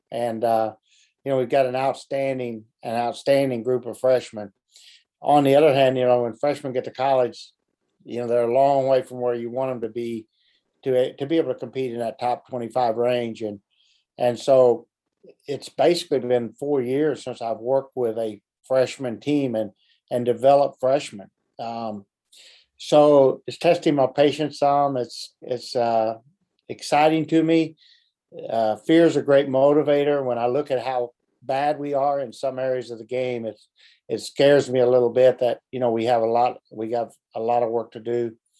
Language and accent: English; Illinois, United States; She's from up where I'm from in Illinois, just about an hour and a half south of my hometown.